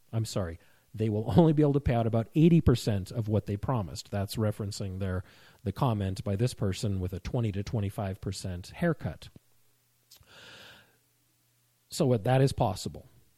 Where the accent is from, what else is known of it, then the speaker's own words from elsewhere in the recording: Georgia, United States; While my name isn't George, I'm originally from Georgia.